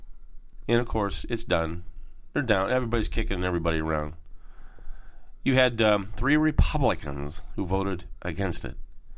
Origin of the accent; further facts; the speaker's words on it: California, United States; We're from California, by the way.